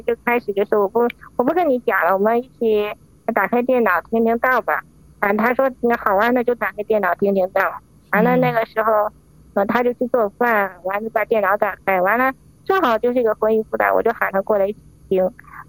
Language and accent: Chinese; North China, China; 因为他是南方人，我是北方人，无论是饮食上啊，还是生活起居等等，全都不一样